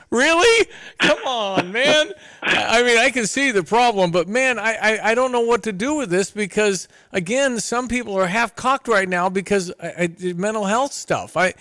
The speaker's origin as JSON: {"language": "English", "region": "Illinois", "country": "United States", "said": "I said, \"I'm from Illinois.\" I said, \"I'm from Illinois.\""}